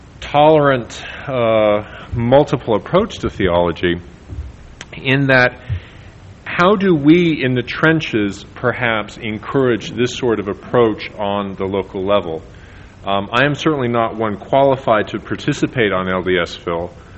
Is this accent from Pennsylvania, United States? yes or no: no; San Jose, California, United States; I'm from San Jose, California.